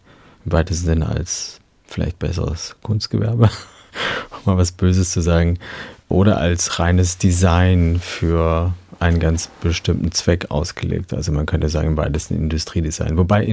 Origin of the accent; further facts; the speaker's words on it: Dresden, Saxony, Germany; Und begann mit meiner Kindheit in Dresden